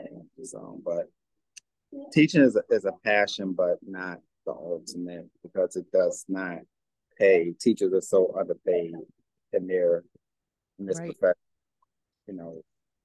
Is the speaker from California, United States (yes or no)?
no; Maryland, United States; also born or lived in Washington, D.C.; DC proper, yep. Raised in DC, born at Howard University Hospital.